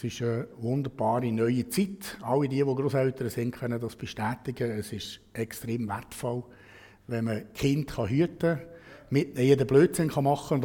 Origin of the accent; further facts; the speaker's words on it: Aargau, Switzerland; ich bin tatsächlich ein waschechter Aargauer. Ich bin aufgewachsen im Bezirk Zofingen mit drei Geschwistern. In einem christlich geprägten Elternhaus.